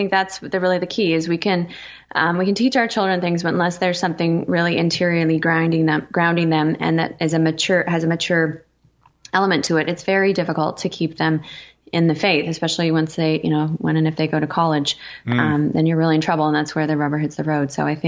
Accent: Oregon, United States; I'm actually from Oregon, so I have a soft spot in my heart for the beauty of Oregon, that's for sure.

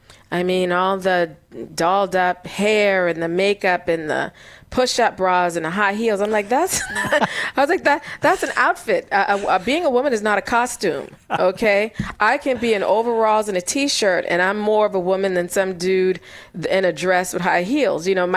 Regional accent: South Carolina, United States; who's a professor at the College of Charleston in Charleston, South Carolina, which is my home state.

